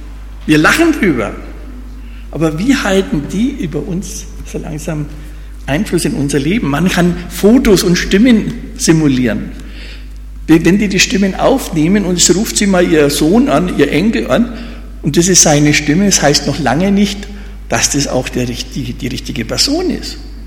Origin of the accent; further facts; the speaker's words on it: Hof, Bavaria, Germany; In meiner Heimatstadt Hof, da fährt dauernd so ein komisches Auto rum, ohne Fahrer.